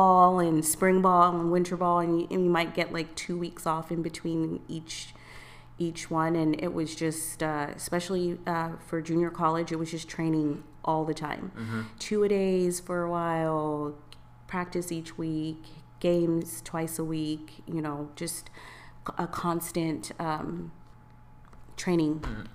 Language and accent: English; London, United Kingdom; born there; I was born in England. I was born in London